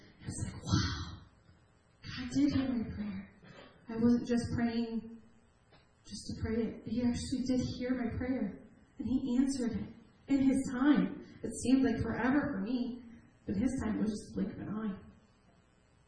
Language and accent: English; Michigan, United States; Now, we're from Michigan. Alligator's nowhere close to Michigan.